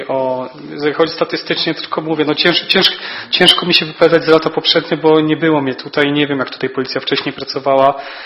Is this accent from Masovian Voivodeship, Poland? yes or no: no; Kołobrzeg, West Pomeranian Voivodeship, Poland; bo ja nie jestem stąd. Ja jestem z Kołobrzegu i przyjechałem tutaj w marcu 2021 roku do pracy